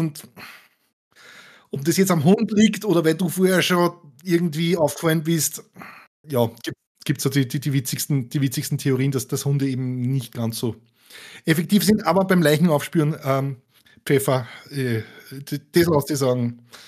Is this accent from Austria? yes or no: yes; Austria; den gibt es so in der Form bei uns in Österreich nur mehr sehr, sehr selten